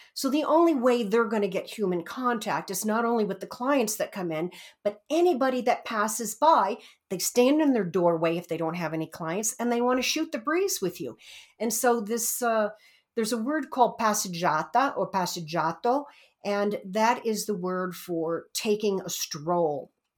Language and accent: English; New York, United States; also born or lived in Westchester; but you got to remember, I'm a Bronx girl. I was born in the Bronx, partially raised in the Bronx, and then Westchester. So from a New York City person, to me, it's a village.